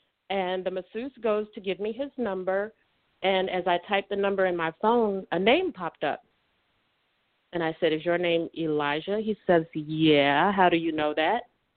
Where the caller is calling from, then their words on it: Illinois, United States; I'm from Illinois.